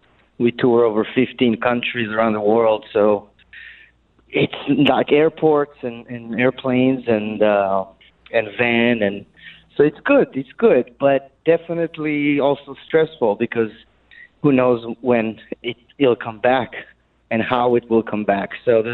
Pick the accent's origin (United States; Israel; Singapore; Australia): Israel; moved away as an adult; when I came from Israel in 2013, and I've been living off my suitcase basically for 7 years now